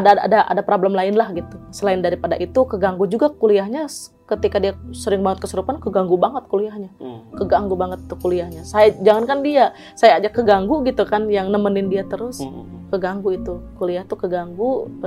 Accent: Banten, Indonesia; Mentang-mentang saya orang Banten didiktekan gitu.

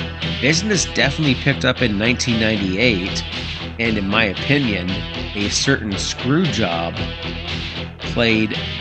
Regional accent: Canada; being a Canadian wrestling fan in the 1990s, anyone from my country, from my home and native land, from the Great White North, automatically became my favorite wrestler.

